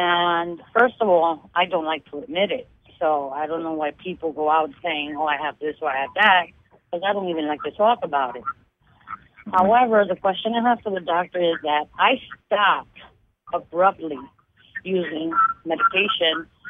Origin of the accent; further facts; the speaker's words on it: New York, United States; I'm a Lewis fan, and I'm from New York, Bronx.